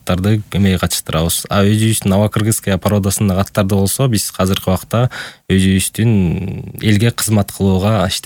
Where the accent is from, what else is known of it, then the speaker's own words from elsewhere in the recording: Chimchek, Talas Region, Kyrgyzstan; Биз өзүбүз Талас областы, Талас району, Талас областынан болобуз, Чимчек айылынан. Ошол жакта чоңойгонбуз.